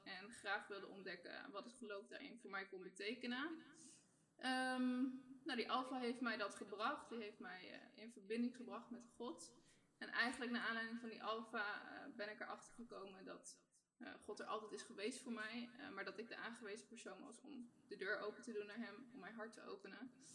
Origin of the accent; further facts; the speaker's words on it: Doetinchem, Gelderland, Netherlands; Ik ben 26 jaar. Ik kom uit Doetinchem.